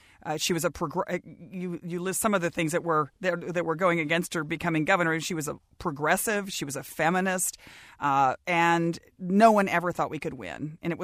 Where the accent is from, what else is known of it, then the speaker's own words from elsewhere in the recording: Dallas, Texas, United States; Well, Frank, I grew up in Dallas, Texas. And as you said earlier, you know, my dad was a civil rights attorney.